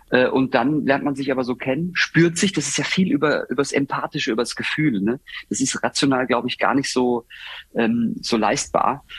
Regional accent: Baden-Württemberg, Germany; ich bin Badener

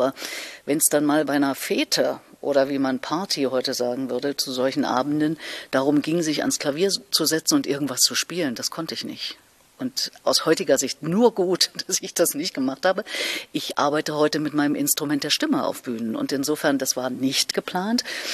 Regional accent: Erfurt, Thuringia, Germany; Und alleine in Erfurt, in meiner Heimatstadt, wo ich damals ja lebte

